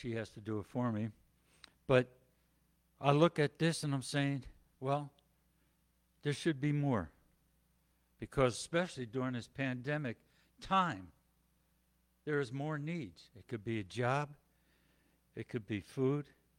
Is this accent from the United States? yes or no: yes; New Jersey, United States; And born and raised in Jersey, across the river from New York City. Grew up in a Lutheran church, went to church my whole life.